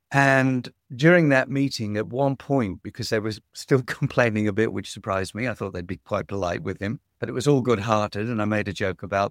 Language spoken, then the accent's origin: English; Sydney, New South Wales, Australia; moved away as an adult; now in United Kingdom; I was actually born in the UK, but when I was quite young, I went to Australia and I was raised in Sydney, where my family are.